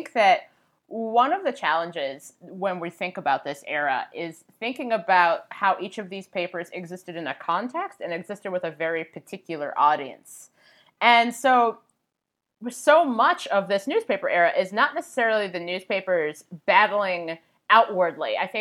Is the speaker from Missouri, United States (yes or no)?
no; Cincinnati, Ohio, United States; You know, I grew up in Cincinnati, Ohio. And when I was a kid, there were two papers. There was the Cincinnati Inquirer and the Cincinnati Post.